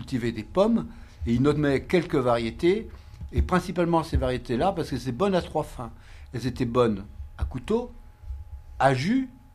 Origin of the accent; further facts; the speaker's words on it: Pays de la Loire, France; Alors moi, bon, ben moi, j'ai deux variétés, parce que je suis originaire de Vendée.